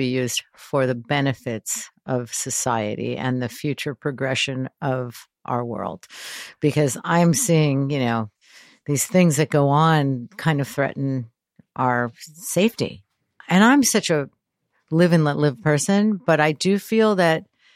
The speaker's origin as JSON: {"language": "English", "country": "United States", "said": "I was wondering because I felt like being an American girl watching that go down"}